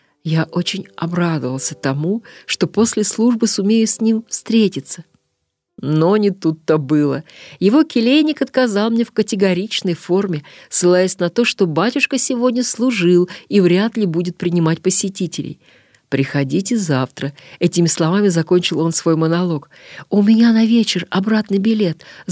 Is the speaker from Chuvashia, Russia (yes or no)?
yes; Cheboksary, Chuvashia, Russia; Родом она была из Чебоксара. Это моя малая родина.